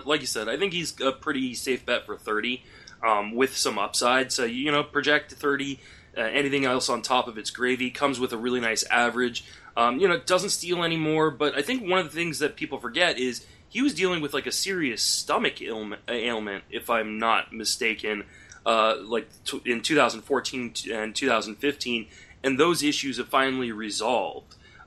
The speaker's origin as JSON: {"language": "English", "town": "Washington", "region": "District of Columbia", "country": "United States", "tie": "born or raised there", "moved": "yes", "lives_now": "San Francisco, United States", "said": "I grew up in Washington, D.C., but I grew up without a baseball team because the Nationals weren't there, until after I moved away from Washington, D.C."}